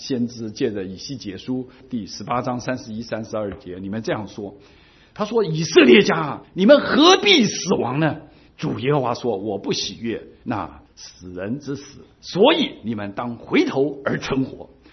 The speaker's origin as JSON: {"language": "Chinese", "country": "China", "said": "身为中国人的福分就是我们什么都吃，又很会做啊"}